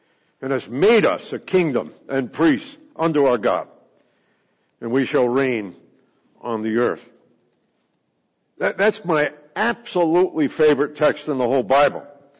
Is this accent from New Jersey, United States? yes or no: no; California, United States; being a Californian who's used to preaching in large Presbyterian churches wearing a Hawaiian shirt, whenever I travel out of California